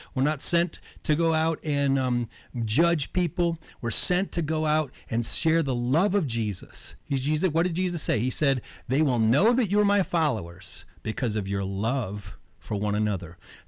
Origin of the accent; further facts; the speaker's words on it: Detroit, Michigan, United States; born there; and of course, I was born in Detroit, and I've had my own life issues and my own difficulties.